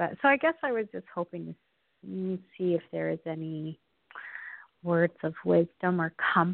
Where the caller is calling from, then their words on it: Hudson, Wisconsin, United States; I'm calling from Hudson, Wisconsin.